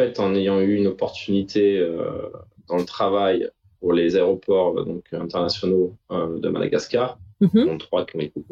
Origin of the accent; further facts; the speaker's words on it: south of France, France; also born or lived in Paris; Je suis français d'origine, né à Paris, relocalisé dans le sud de la France, donc étant jeune, et puis j'ai fait mes études à l'étranger.